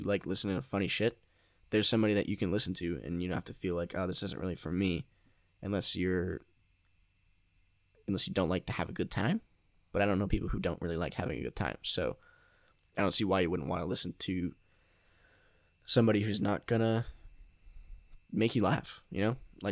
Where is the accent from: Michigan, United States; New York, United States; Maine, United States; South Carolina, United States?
Maine, United States; I grew up in Northern Maine and there's not a lot to do out there at all.